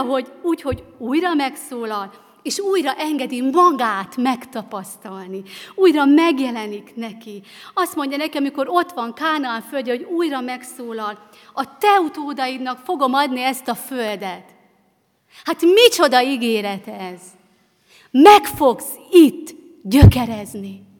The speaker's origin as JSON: {"language": "Hungarian", "town": "Miskolc", "region": "Borsod-Abaúj-Zemplén", "country": "Hungary", "said": "és ugye mi Miskolcról jöttünk"}